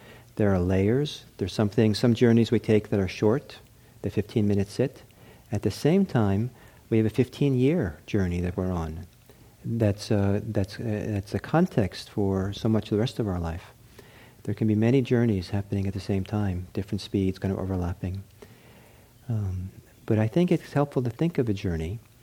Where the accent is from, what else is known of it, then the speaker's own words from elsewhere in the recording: Norway; English is a second language; now in Redwood City, United States; I'm from Norway and, you know, so I come out of that, you know. If I'd only been, you know, been raised Pentecostal, we would have had a whole different kind of way of doing Buddhism here in Redwood City.